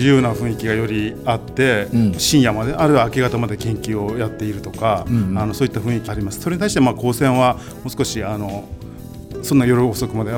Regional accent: Kyushu, Japan; now in Gifu, Japan; 出身は九州なんです。

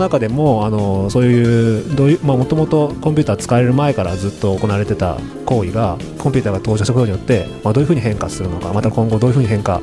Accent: Toyohashi, Aichi, Japan; also born or lived in Tokyo; 僕は豊橋で生まれて、高校までこちらにいて、で大学は東京の方に行ったんですけど、そこから12年かな、31歳の時にこちらに戻ってきたので、

